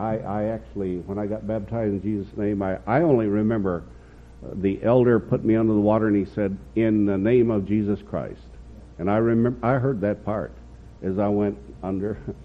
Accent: the Ozarks, United States; also born or lived in Michigan; I was a tall, skinny, very ugly kid from the Ozark Mountains. And we moved from Michigan after we lost everything.

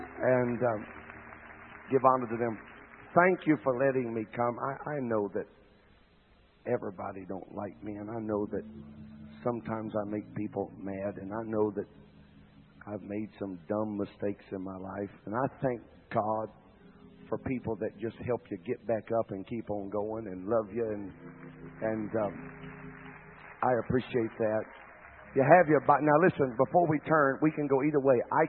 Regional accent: the South, United States; I've been to a few hog callings and a few country fairs. I'm from the South.

